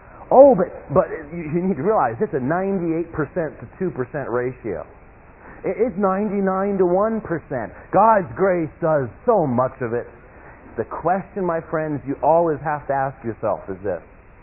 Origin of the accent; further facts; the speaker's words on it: United States; because I'm an American and I've got the Bill of Rights.